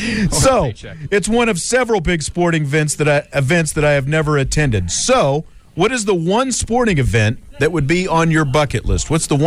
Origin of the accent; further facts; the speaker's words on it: Kansas, United States; And that was the one growing up in Kansas, not far from Omaha.